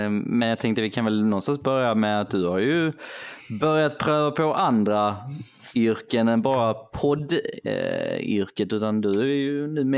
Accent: Skåne, Sweden; accent: Scanian; Jag menar, jag pratar ju skånska, men det låter så konstigt på något sätt.

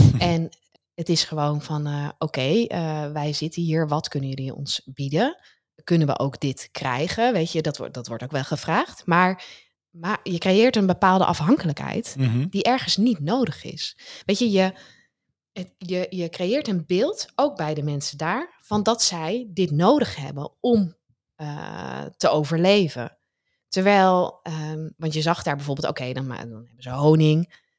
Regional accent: Netherlands; ik ga maar even in wij praten als Europeanen, als Nederlanders

